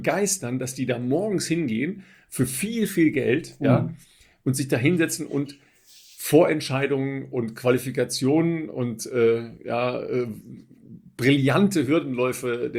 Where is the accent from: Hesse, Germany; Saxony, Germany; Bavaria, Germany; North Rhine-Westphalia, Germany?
North Rhine-Westphalia, Germany; Dorsten; in Dorsten, in meiner Heimat gestanden